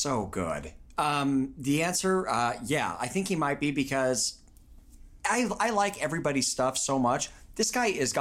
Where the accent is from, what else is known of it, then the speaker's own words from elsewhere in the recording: Utah, United States; Whoa, he just said Utah. I'm from Utah.